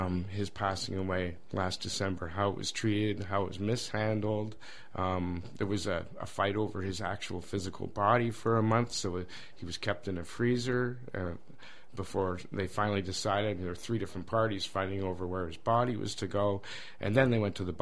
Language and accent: English; Thunder Bay, Ontario, Canada; Well, fascinating thing is I'm from Thunder Bay too.